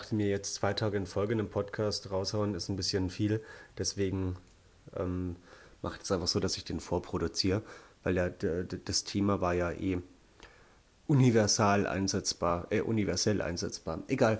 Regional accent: Essenbach, Bavaria, Germany; es läuft ein Stück in Essenbach, wo ich herkomme

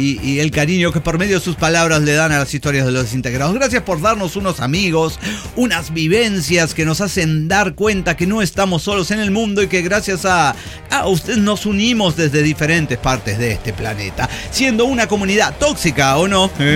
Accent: Chaco, Argentina; Claro, mi norte es que yo soy del Chaco, en el norte de Argentina.

